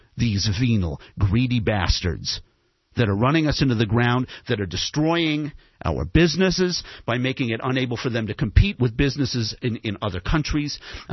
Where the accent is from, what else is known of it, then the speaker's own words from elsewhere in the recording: Wellesley, Massachusetts, United States; now in Los Angeles, United States; She's from Weston, Massachusetts. I'm from Wellesley, the town over. And we're both in L.A.